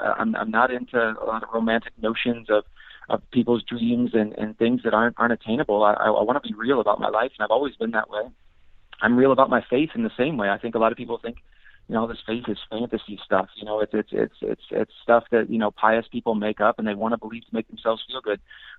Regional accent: Bloomington, Illinois, United States; And later we moved to Bloomington, Illinois, which is right in the heart of Central Illinois and Peoria Diocese.

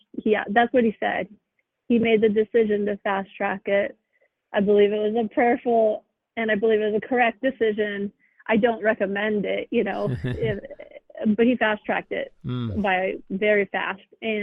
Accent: Italy; English is a second language; growing up in Italy, there was some form of osmosis of, you know, going in and, you know, actually having the presence of Christ in the church, in the tabernacle.

